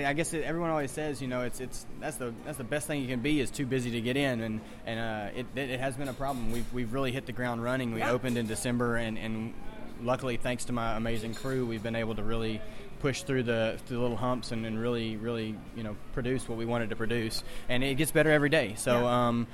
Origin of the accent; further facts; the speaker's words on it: the South, United States; everything we've learned from the way that we grew up here in the South and the Delta and all those wonderful things.